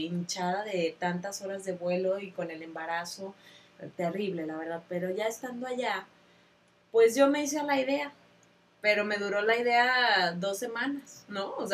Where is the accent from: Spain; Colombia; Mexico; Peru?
Mexico; No, no son tan agraciadas como las mexicanas. Nosotros somos muy simpaticonas